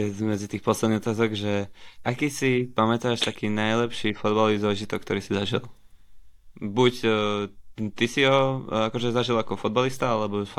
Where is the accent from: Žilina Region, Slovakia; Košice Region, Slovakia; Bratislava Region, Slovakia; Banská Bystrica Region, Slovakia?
Bratislava Region, Slovakia; Bratislava; aký som z Bratislavy